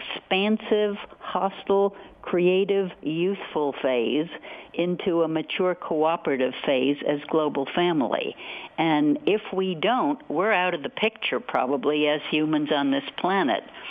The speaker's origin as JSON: {"language": "English", "region": "New York", "country": "United States", "tie": "born or raised there", "said": "you know, I'm an old Hudson River girl. I grew up on the Hudson."}